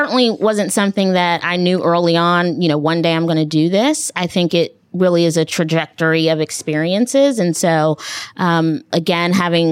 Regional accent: Cincinnati, Ohio, United States; truly important to a Black girl growing up in Cincinnati and now understanding what investments mean with nonprofit organizations that are doing good things in the city. And so, again, just having my roots here, I'm like, I live, breathe Cincinnati.

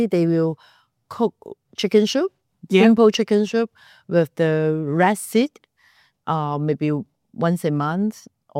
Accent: Chuzhou, Anhui, China; English is a second language; And I'm from Chuzhou. I mean, the family is from Chuzhou.

